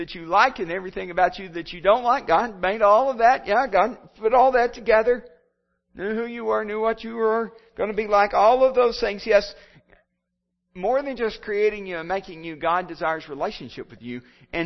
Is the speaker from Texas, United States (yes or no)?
yes; Texas, United States; born there; Now, I was born in Texas. I was born in the panhandle of Texas, and it's so far at the top of the panhandle of Texas